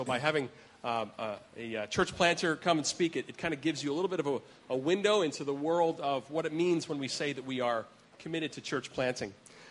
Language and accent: English; Canada; I am a Canadian myself. And so it's great to be able to welcome a fellow Canadian to the stage. And, you know, Mark is French-Canadian, and I am English-Canadian.